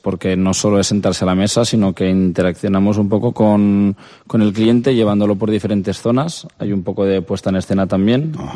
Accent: Artana, Valencian Community, Spain; Yo soy de Artana, como tú has dicho también, y personalmente quería que se notara un poquito mi identidad en el proyecto.

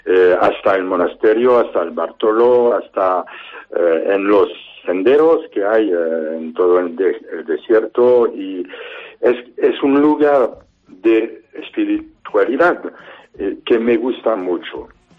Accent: Saint-Pierre de Maurier, France; Spanish is a second language; now in Benicassim, Spain; hice un libro sobre mi pueblo de Saint-Pierre de Maurier. Entonces, me gusta decir que tengo, no sé si puedo decirlo bien, tengo dos amores, mi pueblo y Benicassim.

